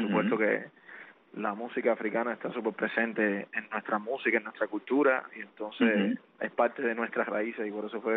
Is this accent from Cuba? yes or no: yes; Cuba; yo traté de hacer muchas canciones que estuvieran vinculadas a mi infancia, a mi desarrollo en Cuba, a mis amigos, a mis maestros, a mi familia.